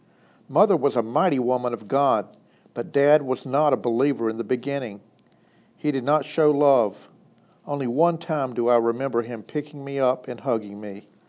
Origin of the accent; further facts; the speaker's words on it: Poland, Georgia, United States; also born or lived in Tallapoosa County, Alabama; I was almost 2 years old when we moved from Tallapoosa County, Alabama, into an old house in Poland, Georgia.